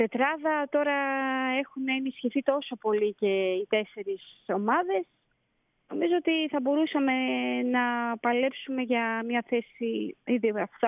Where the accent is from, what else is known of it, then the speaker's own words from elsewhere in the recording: Greece; Ότι το αξίζουμε σαν Έλληνες.